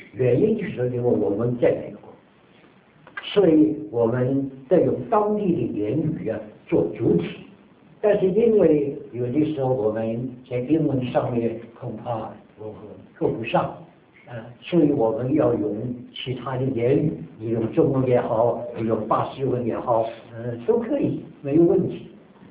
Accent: China; now in United States; 虽然我是从中国来的，但是我感谢主，当我一到美国的时候是1952年的时候，我一生的大部分时间都是在美国

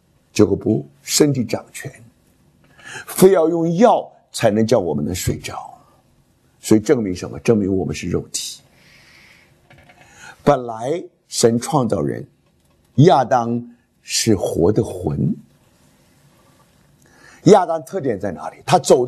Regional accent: China; 我们中国人有一句话叫做一张八口一张床

